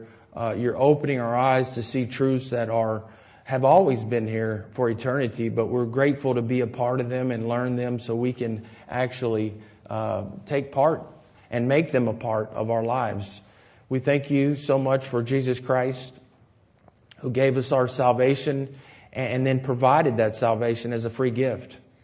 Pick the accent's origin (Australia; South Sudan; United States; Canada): United States; You know, as an American, you want to say Worms.